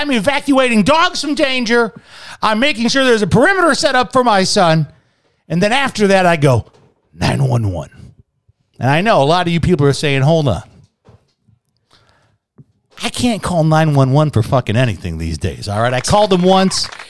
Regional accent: Chicago, Illinois, United States; Back in the day, me and my friends, a couple times growing up in Chicago, we were shot at, right?

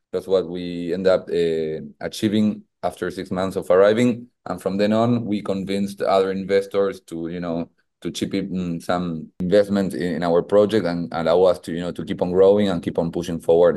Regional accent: Argentina; English is a second language; moved away as an adult; now in Miami, United States; I live in Miami and I'm an Argentinian. I came from Argentina almost a year and a half ago. I arrived to Miami.

